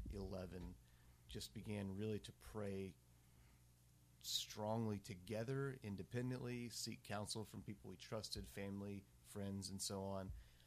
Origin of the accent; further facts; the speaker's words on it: Claremore, Oklahoma, United States; I was born and raised in Claremore, had godly parents, took me to church from the time I was born.